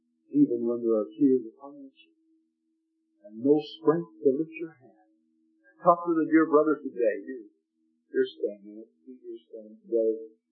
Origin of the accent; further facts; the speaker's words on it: Canada; born there; I'm not a Canadian anymore, but I was born one, and I guess that's maybe good enough.